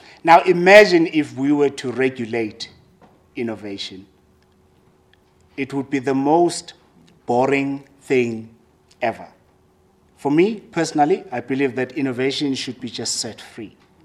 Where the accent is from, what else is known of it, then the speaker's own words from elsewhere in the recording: South Africa; As a South African, I've always believed that I am one amongst many great nations in the world.